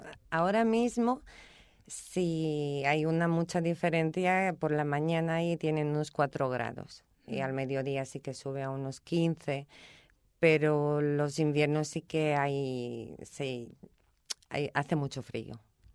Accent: Slovakia; Spanish is a second language; Sí que conocí a varias personas que son de República Checa, pero de mi país no tuve la oportunidad.

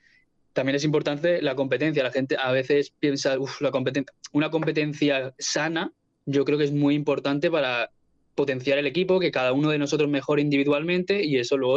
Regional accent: Viladecans, Catalonia, Spain; soy de Viladecans, de aquí al lado

